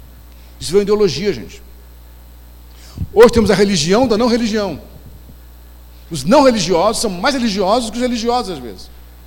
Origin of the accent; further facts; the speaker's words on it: Northeast Region, Brazil; Eu não sou branco. Eu sou pardo, sou nordestino, mas não sou negro.